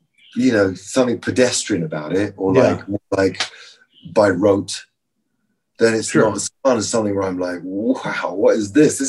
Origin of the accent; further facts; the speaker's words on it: England, United Kingdom; I'm English.